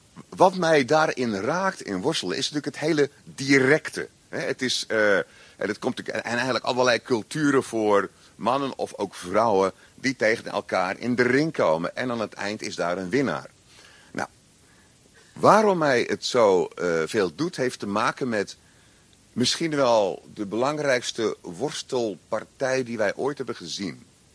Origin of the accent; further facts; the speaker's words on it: Krabbendijke, Zeeland, Netherlands; ik kom uit Zeeland, plaats Krabbendijke. Toen ik daar op de school zat van de gereformeerde gemeente, de Julianenschool